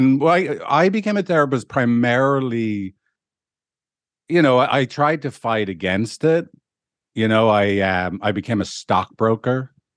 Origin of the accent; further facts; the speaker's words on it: Dublin, Leinster, Ireland; You know, I grew up in Dublin where the culture where people ask you what school you went to.